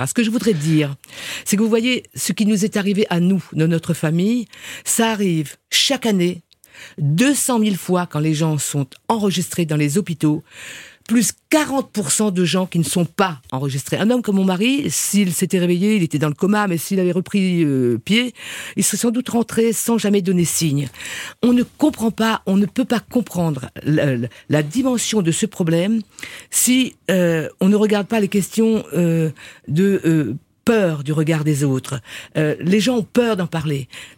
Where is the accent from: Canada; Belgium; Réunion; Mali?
Réunion